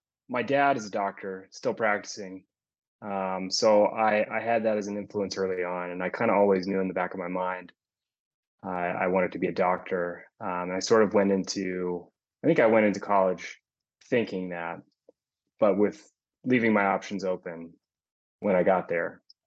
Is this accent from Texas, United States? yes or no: yes; Dallas, Texas, United States; I came back to Dallas to go to medical school at UT Southwestern and spent 4 years there, back in my hometown.